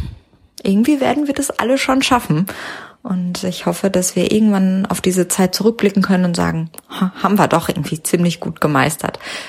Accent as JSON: {"language": "German", "town": "Essen", "region": "North Rhine-Westphalia", "country": "Germany", "said": "Ich komme ja aus Essen"}